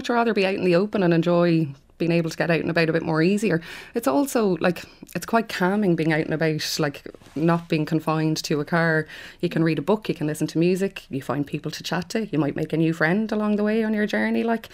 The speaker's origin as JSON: {"language": "English", "town": "Achill", "region": "Connacht", "country": "Ireland", "tie": "born or raised there", "lives_now": "Galway, Ireland", "said": "I live quite close to the city centre, yeah. But I grew up down in Achill. I spent a fair bit of my childhood down there."}